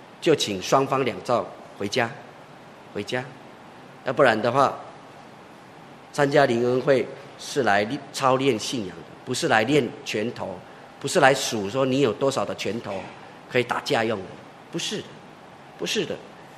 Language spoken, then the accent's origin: Chinese; Taiwan; born there; 记得小弟还在读神学院的时候，我的同学台湾生含我在内六个，只有两个是从小在教会长大的